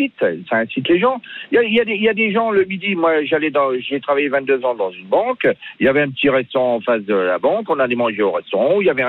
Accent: Paris, Île-de-France, France; Ah oui, moi je suis de Paris et je suis dégoûté, il y en a de trop.

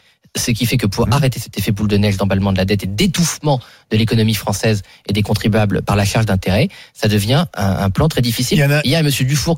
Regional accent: France; On devrait le savoir en tant que Français

